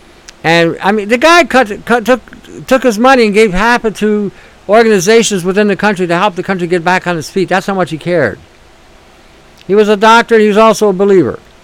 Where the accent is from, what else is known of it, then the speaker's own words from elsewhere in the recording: Canada; We're Canadian. And that's how we need to really start addressing ourselves as Canadians.